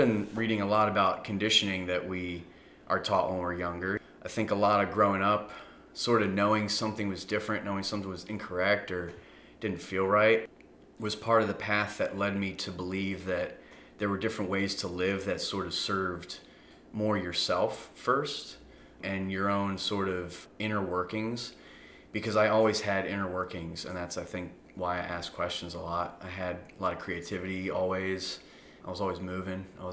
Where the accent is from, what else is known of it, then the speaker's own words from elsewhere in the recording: Maryland, United States; also born or lived in Washington, D.C.; I was born in D.C. I grew up in Maryland. They're very close together. My parents joke it was the cheaper hospital, so that's where I was born, was D.C. Grew up in the East Coast.